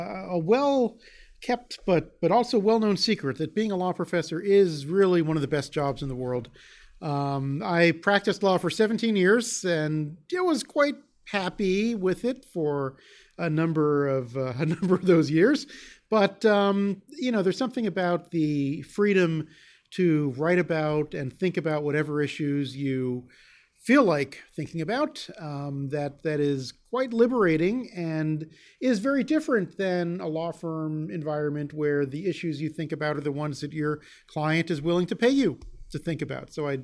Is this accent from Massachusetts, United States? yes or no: no; Irving, Texas, United States; from about the age of 13, I lived outside of Dallas in a town called Irving, where I went to high school, and then came here to Houston for college